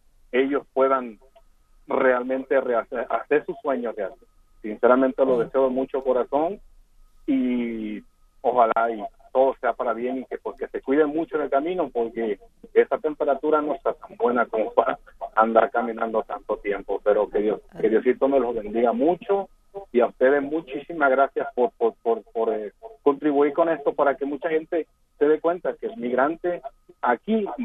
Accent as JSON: {"language": "Spanish", "country": "Puerto Rico", "said": "A mí la verdad me da tristeza como puertorriqueño"}